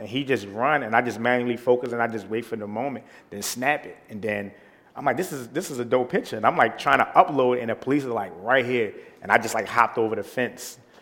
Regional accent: Baltimore, Maryland, United States; even for myself, growing up in Baltimore, it's a lot of redlining, the way they run traffic and run communities.

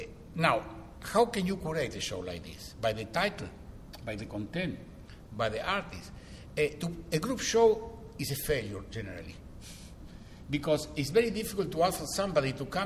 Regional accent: Argentina; I'm from Argentina, and I know Bolivia, and I know Peru, I have been teaching all over Latin America.

